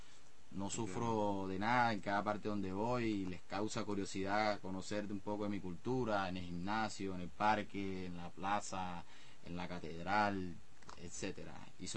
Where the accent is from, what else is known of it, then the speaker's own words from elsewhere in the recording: Colombia; mi idea es volver a mi ciudad de origen, como dice mi amigo aquí, como que derramar todo ese conocimiento que tiene una casa tan especial y regalárselo a toda mi Colombia